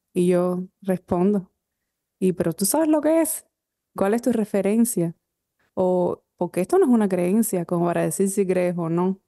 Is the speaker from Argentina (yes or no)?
no; Cuba; O sea, nosotros como cubanos conocemos bastante sobre ello